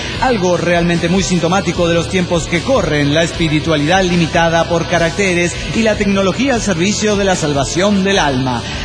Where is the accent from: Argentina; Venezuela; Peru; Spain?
Venezuela; Igualmente hubo elecciones en Venezuela ¿cómo está mi pueblo?